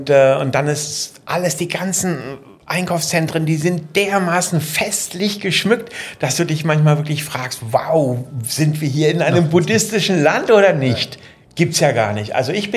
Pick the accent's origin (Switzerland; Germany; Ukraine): Germany; now in Thailand; ich lebe 20 Jahre hier, aber ich kann mich nicht erinnern, dass Halloween in meiner Heimat in Deutschland so stark gefeiert wurde, wie es hier in Thailand der Fall ist.